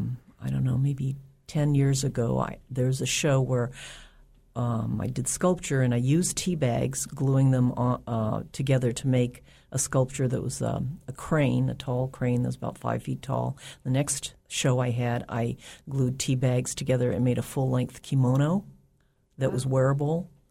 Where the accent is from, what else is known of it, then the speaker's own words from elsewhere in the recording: Berkeley, California, United States; also born or lived in Fairbanks, United States; now in Juneau, United States; But I grew up in the Bay Area in Berkeley, California, and I immigrated to America when I was four years old